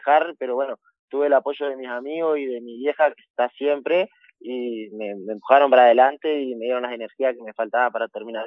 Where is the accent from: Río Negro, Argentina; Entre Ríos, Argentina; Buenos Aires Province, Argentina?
Río Negro, Argentina; Ingeniero Jacobacci; Jacobacci, mi pueblo, donde me crié y tengo mucho, bueno, mi familia y la mayoría de mis amigos.